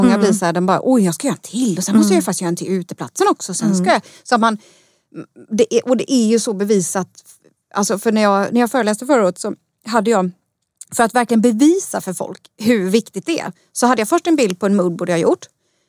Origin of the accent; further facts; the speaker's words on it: Småland, Sweden; snålänningen som jag är, som är från Småland